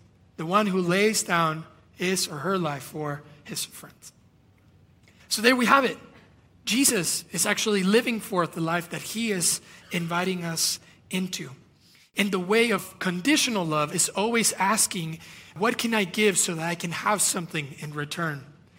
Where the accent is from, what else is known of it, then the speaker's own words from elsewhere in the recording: Guatemala; first language Spanish; English is a second language; I'm from Guatemala, Spanish is my first language, B's and V's are hard